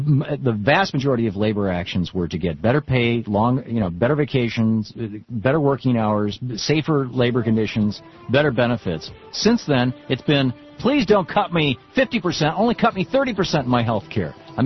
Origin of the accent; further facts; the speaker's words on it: Michigan, United States; I grew up in Michigan.